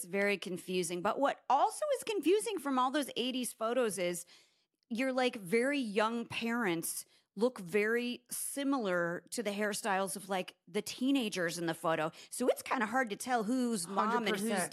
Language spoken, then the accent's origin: English; Utah, United States; Oh wait, we're from Utah, so that seems about right.